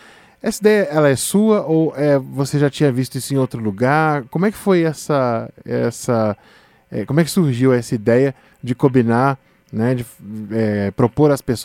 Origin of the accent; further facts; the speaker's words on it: Minas Gerais, Brazil; now in Brasília, Brazil; Eu que sou mineiro, óbvio, né?